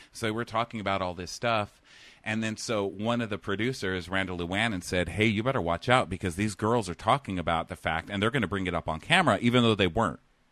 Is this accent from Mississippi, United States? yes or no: no; Texas, United States; I'm the worst with that, I'm from Texas, sorry.